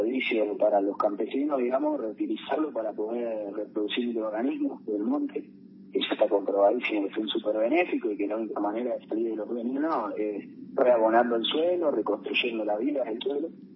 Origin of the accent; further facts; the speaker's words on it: Buenos Aires, Argentina; Nosotros que somos porteños, los que quizás están escuchando también, no conocemos la realidad profunda hasta que vamos a los territorios